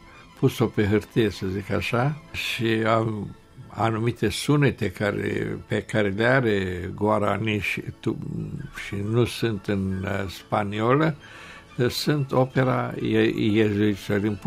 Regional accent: Romania; nu m-am răbdat să nu-i spun că sunt din România.

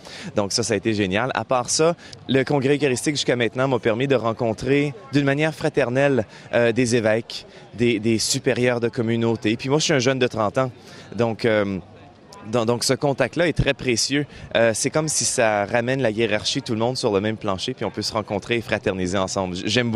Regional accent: Quebec, Canada; en tant que Canadien-Français, en tant que Québécois

